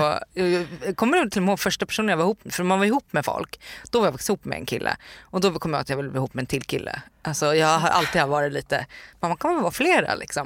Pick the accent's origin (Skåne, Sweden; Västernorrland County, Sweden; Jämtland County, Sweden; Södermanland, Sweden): Södermanland, Sweden; Nyköping; Uppväxt i Nyköping, så att det är en liksom mindre stad. Jag pluggade i gymnasiet i Stockholm, och jag gick liksom högstadiet i Nyköping.